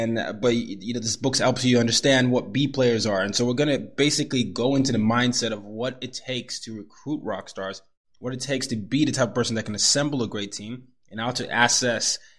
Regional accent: Nigeria; moved away; But when I grew up in Nigeria, I was fine. I was like, just a normal kid.

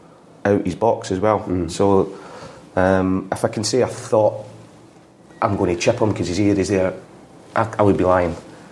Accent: Scotland, United Kingdom; We're Scottish, don't expect to be here.

